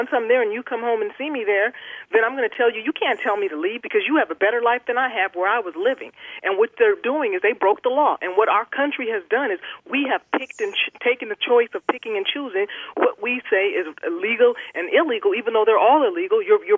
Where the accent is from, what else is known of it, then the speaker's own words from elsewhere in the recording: United States; But the truth of the matter is, as an American, I have a right, and I want you to uphold my right.